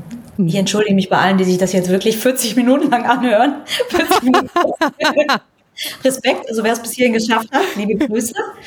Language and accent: German; Lower Saxony, Germany; Ich bin im Umland von Hannover groß geworden, muss man dazu sagen, in einem sehr kleinen Ort.